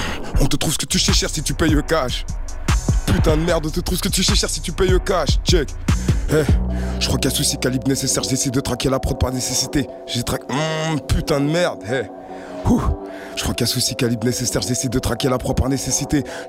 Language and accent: French; Bagnolet, Île-de-France, France; Bagnolet.